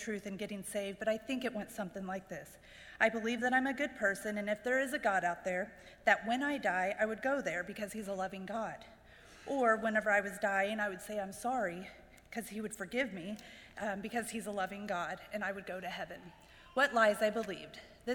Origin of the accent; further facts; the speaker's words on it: Jefferson City, Missouri, United States; I was raised here in Jeff City.